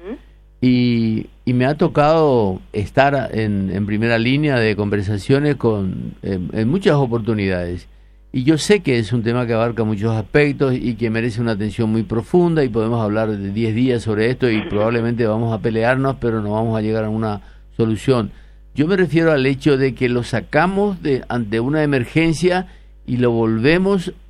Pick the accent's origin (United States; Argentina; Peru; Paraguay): Paraguay; como paraguayos y sobre todo como habitantes de Asunción